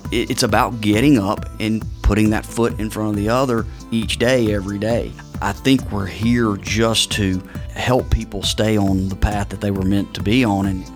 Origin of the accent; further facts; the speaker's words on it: Mississippi, United States; also born or lived in Georgia, United States; I was born in Georgia, and shortly after, my father, who worked in the automotive industry, he got transferred to Mississippi with his job, and we lived there for about 12 years.